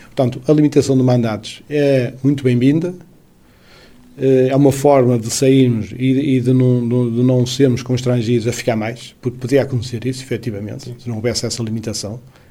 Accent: Portugal; porque sou de Vila do Punho, tenho raízes ancestrais em Vila do Punho, nasci em Vila do Punho, casei em Vila do Punho e tenho família em Vila do Punho

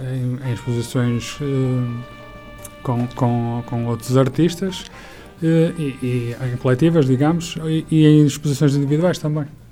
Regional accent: Viana do Castelo, Portugal; Sou natural de Viana.

